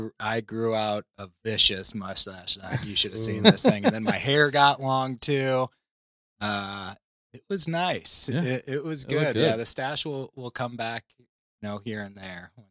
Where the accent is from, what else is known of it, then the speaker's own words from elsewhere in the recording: St. Louis, Missouri, United States; also born or lived in Chicago, United States; So I'm from St. Louis, born and raised here, and you know, went to college to Mizzou.